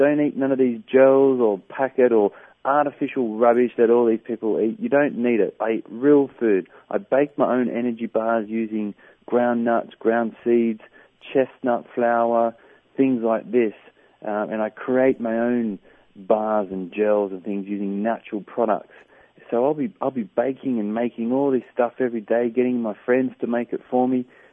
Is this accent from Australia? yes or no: yes; Australia; Well, I'm an Aussie